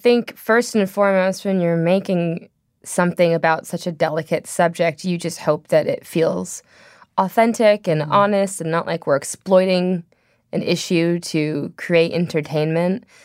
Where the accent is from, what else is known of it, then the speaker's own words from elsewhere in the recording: Venice Beach, California, United States; born there; I'm like, I was born in Venice Beach.